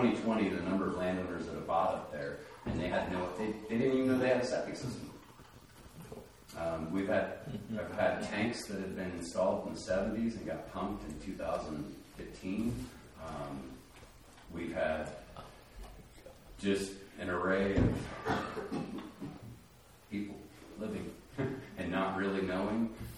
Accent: Cheyenne, Wyoming, United States; I grew up in Cheyenne, and we had we lived in the South Side rural sewer district. It was not part of the city of Cheyenne.

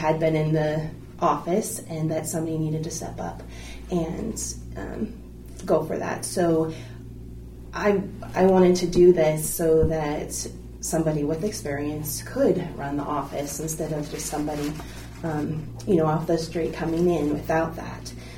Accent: Buffalo, Wyoming, United States; Well, I grew up in Buffalo. I graduated from Buffalo High School and attended some college.

